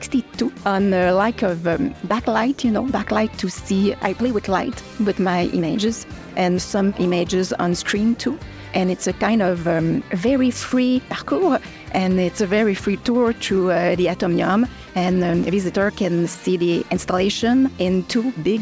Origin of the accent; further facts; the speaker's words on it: Quebec, Canada; I am an artist from Quebec